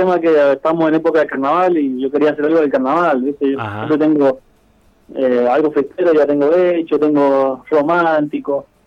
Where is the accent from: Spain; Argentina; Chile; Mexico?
Argentina; Mendoza; la canción habla del vino y somos de Mendoza, y acá en Mendoza